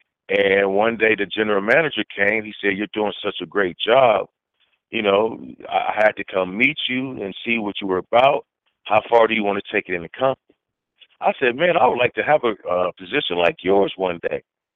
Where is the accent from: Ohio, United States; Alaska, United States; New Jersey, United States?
Ohio, United States; Dayton; I'm from Dayton, Ohio. Well, you know, I'm from Dayton, Ohio.